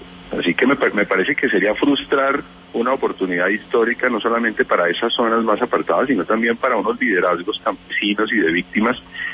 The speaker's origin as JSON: {"language": "Spanish", "town": "Mocoa", "region": "Putumayo", "country": "Colombia", "said": "Yo soy de Mocoa, de la capital del departamento."}